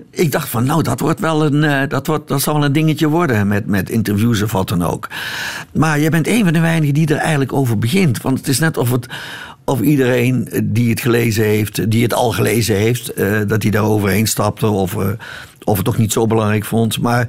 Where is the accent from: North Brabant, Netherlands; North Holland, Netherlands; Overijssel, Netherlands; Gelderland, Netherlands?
North Brabant, Netherlands; Eindhoven; in Brabant, ik ben in Eindhoven geboren en getogen